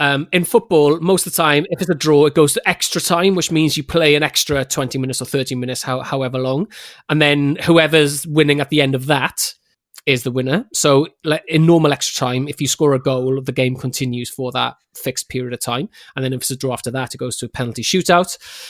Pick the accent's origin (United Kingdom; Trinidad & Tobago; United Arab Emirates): United Kingdom; Wales; No, I mean, as a Welshman, I find it hilarious when England are in the penalty shootout